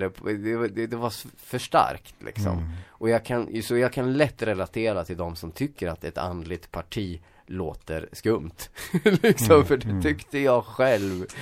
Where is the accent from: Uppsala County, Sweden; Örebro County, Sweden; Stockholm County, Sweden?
Örebro County, Sweden; Hällefors; jag växte upp i Hällefors, en otroligt den mest ateistiska bygden kanske i hela Sverige, skulle jag tro.